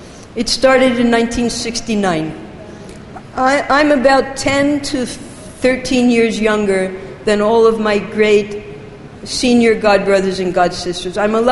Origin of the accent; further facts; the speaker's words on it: United States; born there; though I was born in America